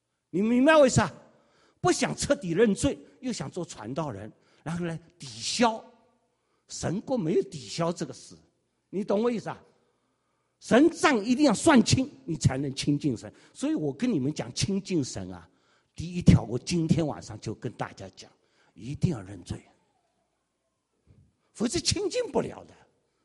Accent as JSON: {"language": "Chinese", "region": "Shanghai", "country": "China", "said": "真的，我是个上海人，很精明，那一套乌里八糟的小聪明一大堆。"}